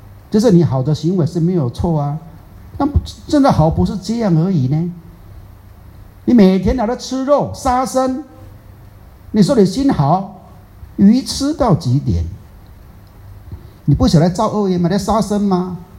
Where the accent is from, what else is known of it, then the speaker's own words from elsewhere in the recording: Taiwan; 啊，最可怕就是我们台湾人讲的叫做少一根筋